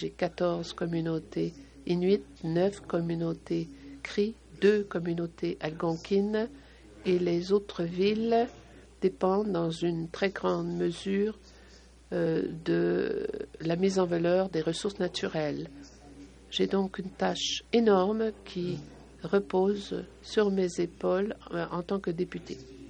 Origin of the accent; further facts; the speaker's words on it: Waswanipi, Quebec, Canada; je suis ici à titre personnel parce que je suis d'ici, je suis originaire de Waswanipi.